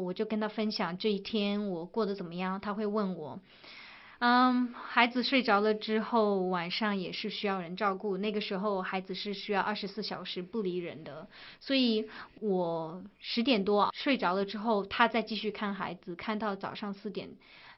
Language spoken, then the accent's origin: Chinese; China; now in United States; 我们刚从中国搬到美国来的时候